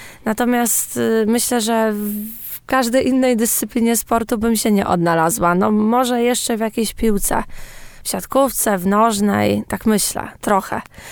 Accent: Morąg, Warmian-Masurian Voivodeship, Poland; Taką drogą rowerową u mnie w rodzinnym Morągu, znaną w stronę cmentarza.

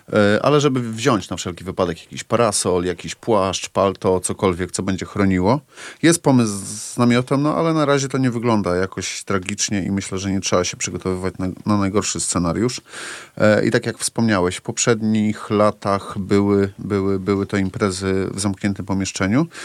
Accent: Silesian Voivodeship, Poland; ja jestem ze Śląska, nie? Nie wiem, mało kto wie, że ja jestem ze Śląska. Ja się tam urodziłem

